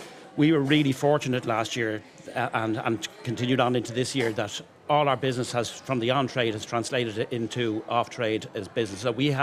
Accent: Bray, Leinster, Ireland; It's a great town. I'm born and bred in Bray. I'm very proud of it.

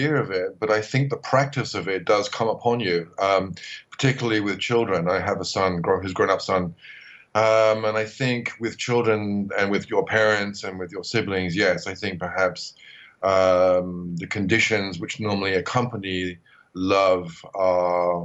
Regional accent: United Kingdom; now in Bangkok, Thailand; I'm a British writer living in Bangkok at the moment.

